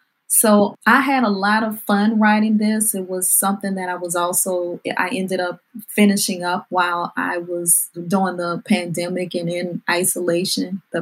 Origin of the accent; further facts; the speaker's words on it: the South, United States; And so I'm always connected because I'm a Southern girl.